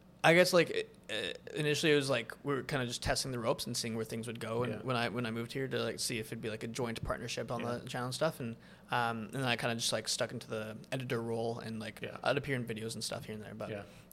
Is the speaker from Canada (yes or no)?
yes; Calgary, Alberta, Canada; now in Vancouver, Canada; I'm from Calgary.